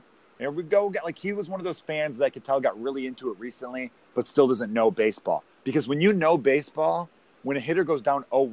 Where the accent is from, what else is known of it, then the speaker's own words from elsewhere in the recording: Chicago, Illinois, United States; We grew up in Chicago in apartment buildings next to each other.